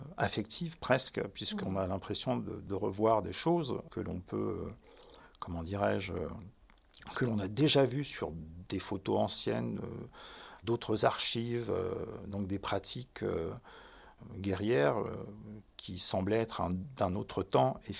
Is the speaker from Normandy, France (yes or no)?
yes; Le Havre, Normandy, France; Je suis originaire du Havre, donc une ville côtière française qui a été terriblement marquée par la Seconde Guerre mondiale et les bombardements, dont ceux de la Libération, qui ont rasé tout le centre-ville.